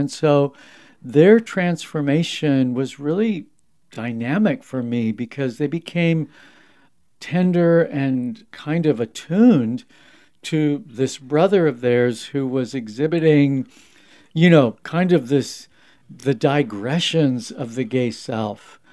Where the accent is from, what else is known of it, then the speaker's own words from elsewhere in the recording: California, United States; So, yeah, I was raised in Southern California.